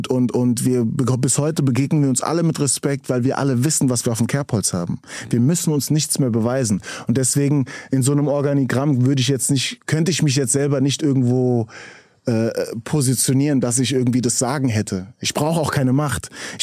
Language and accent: German; Frankfurt, Hesse, Germany; ich bin Frankfurter Kid, okay?